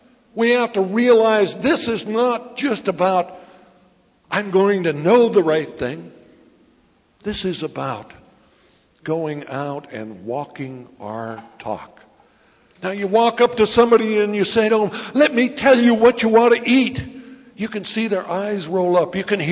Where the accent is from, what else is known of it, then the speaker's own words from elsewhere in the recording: Montana, United States; Do you remember, I came from Montana. Montana is not the hotbed of vegetarianism.